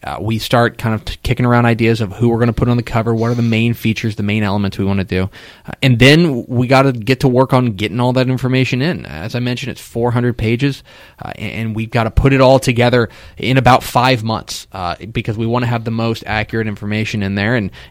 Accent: Coppell, Texas, United States; Well, first and foremost, I'm a Texan, and that helps. I'm from Coppell, outside of Dallas

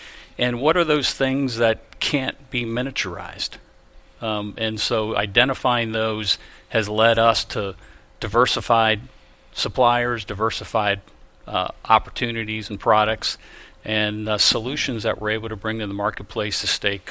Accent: Ohio, United States; Good time in Ohio, growing up in Ohio first, you know, where football's king.

